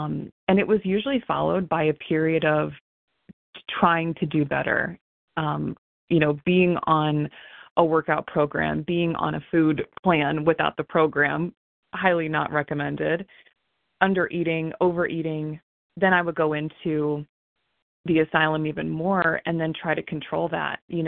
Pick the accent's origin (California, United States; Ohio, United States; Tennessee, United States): Ohio, United States; I'm from Ohio, and I'm so grateful.